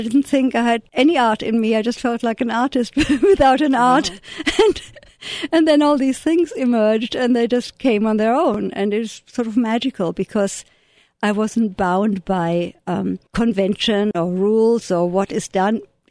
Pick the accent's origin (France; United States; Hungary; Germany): Germany; I grew up in Germany, the child of Holocaust survivors.